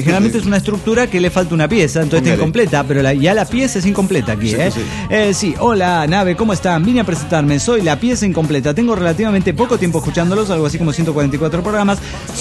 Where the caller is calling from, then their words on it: Panama City, Panamá, Panama; de Panamá, Panamá.